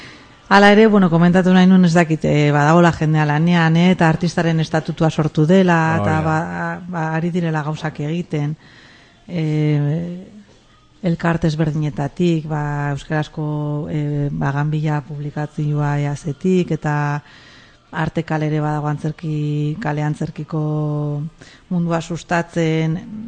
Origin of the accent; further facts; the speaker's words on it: Eibar, Basque Country, Spain; adinez Eibartik nator, ez?